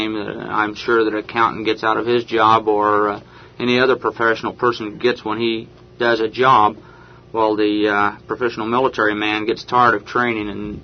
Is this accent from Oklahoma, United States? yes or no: no; Columbus, Indiana, United States; I'm from Columbus, Indiana. It's a small town south of Indianapolis.